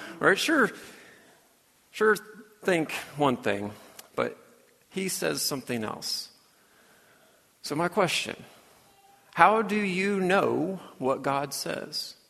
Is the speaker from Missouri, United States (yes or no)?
yes; St. Joseph, Missouri, United States; I'm from St. Joseph, Missouri